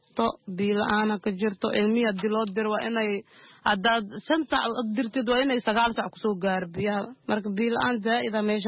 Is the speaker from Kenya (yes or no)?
no; Mogadishu, Banaadir, Somalia; aniga muqdisho ka imaaday